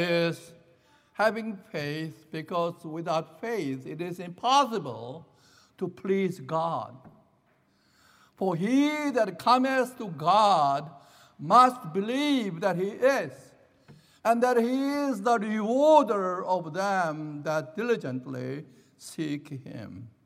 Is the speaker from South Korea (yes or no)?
yes; South Korea; when I was growing up in South Korea.